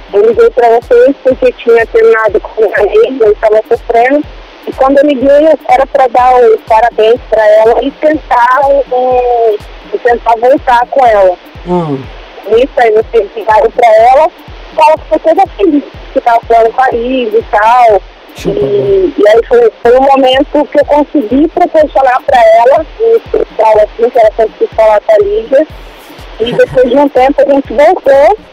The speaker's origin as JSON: {"language": "Portuguese", "town": "São José dos Campos", "region": "São Paulo", "country": "Brazil", "said": "Eu sou de São José dos Campos."}